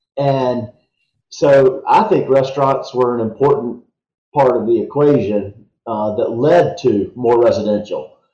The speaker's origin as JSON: {"language": "English", "town": "Winston-Salem", "region": "North Carolina", "country": "United States", "tie": "born or raised there", "said": "I grew up working downtown, which a lot of folks growing up in Winston-Salem didn't necessarily know where downtown was."}